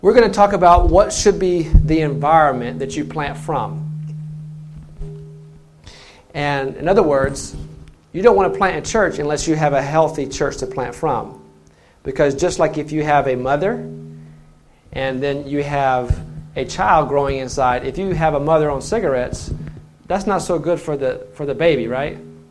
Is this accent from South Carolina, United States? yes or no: yes; South Carolina, United States; also born or lived in Texas; And I'm actually from the Carolinas. I grew up in South Carolina, just north of Columbia.